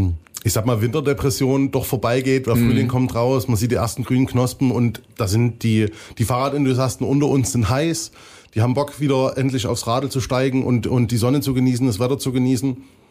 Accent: Saxony, Germany; Wir kommen aus dem Vogtland, da war es immer recht bergig.

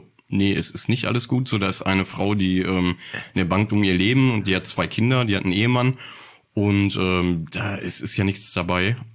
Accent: Bottrop, North Rhine-Westphalia, Germany; ich bin in Fulenbrock groß geworden und bin dann irgendwann nach Grafenwald gezogen.

